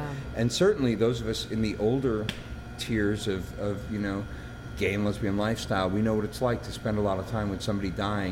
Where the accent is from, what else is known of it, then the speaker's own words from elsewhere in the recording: Chicago, Illinois, United States; I was raised in Chicago.